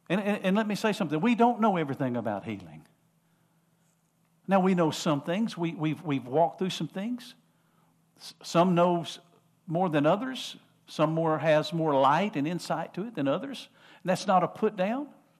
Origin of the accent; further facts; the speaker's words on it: Winter Haven, Florida, United States; born there; my natural family that I was born into on this earth in Winter Haven, Florida, when I was born in Winter Haven